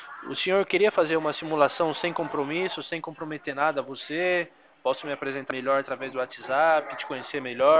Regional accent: Atibaia, São Paulo, Brazil; Eu sou de Atibaia

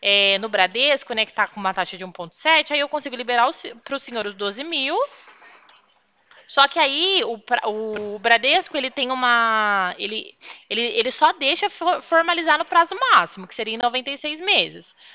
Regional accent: Pirassununga, São Paulo, Brazil; No estado de São Paulo. Eu sou de Pirassununga

